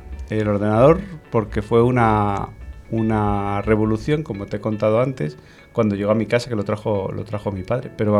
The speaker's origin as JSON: {"language": "Spanish", "town": "Zaragoza", "region": "Aragon", "country": "Spain", "tie": "born or raised there", "said": "yo nací en Zaragoza y yo me he criado en una casa que se parece mucho a las casas que hay ahora. Era un piso en una urbanización"}